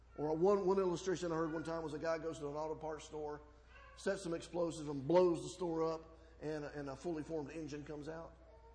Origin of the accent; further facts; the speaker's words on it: Huntsville, Alabama, United States; Many of you know that I am from Huntsville, Alabama. Huntsville, Alabama has a nickname. It's called the Rocket City. I grew up there in the 70s.